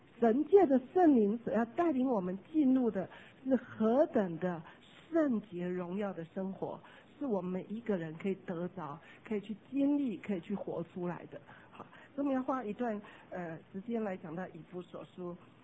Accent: China; 我们中国人好像这一方面特别保守

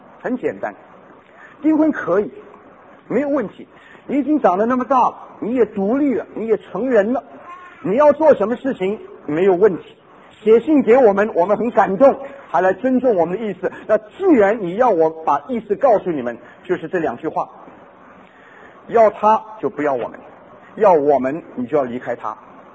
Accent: Guangdong, China; 我昨天讲我是广东人

